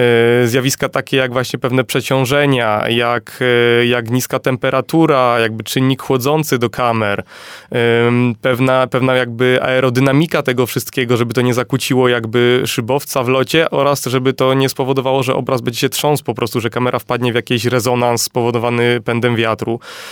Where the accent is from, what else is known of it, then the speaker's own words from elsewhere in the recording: Subcarpathian Voivodeship, Poland; ja akurat z Podkarpackiego, tak, ja się szkoliłem od początku w Aeroklubie Podkarpackim, bo to jest w moich rodzinnych stronach